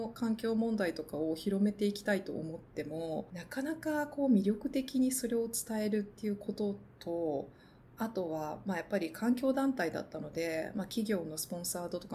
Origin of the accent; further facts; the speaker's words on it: Kansai, Japan; 私は関西出身なので大阪でボランティア参加した時に